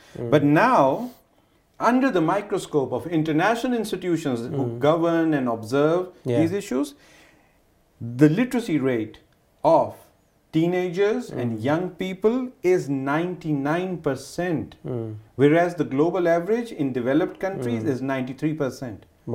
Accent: Pakistan; because I'm from Pakistan, you're from the United States, we know how the world works.

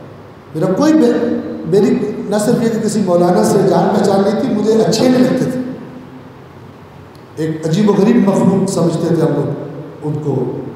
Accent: Rajoa Sadat, Punjab, Pakistan; میں سید ہوں، پیدائشی شیعہ ہوں، ٹھیک ہے؟ ہمارا علاقہ معروف ہے، بلکہ نام ہی اس کا رجوہ سادات ہے

